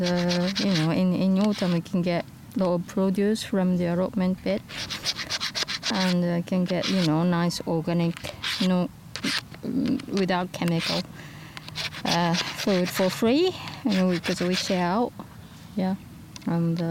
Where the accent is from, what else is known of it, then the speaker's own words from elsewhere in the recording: Japan; English is a second language; moved away as an adult; now in Manchester, United Kingdom; I'm from Japan, but lived in the UK for over 30 years.